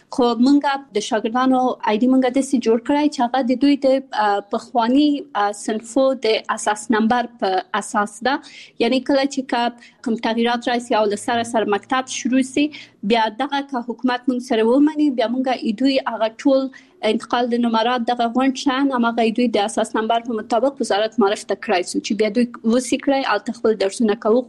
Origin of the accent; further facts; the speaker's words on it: Kabul, Afghanistan; also born or lived in Pakistan; زه په کابل کې زیږیدلی یم او خپل ابتدایي تعلیمات مې په پاکستان کې کړی او بیا ثانوي او بیرته پوهنتون مې په کابل کې ویلی ده.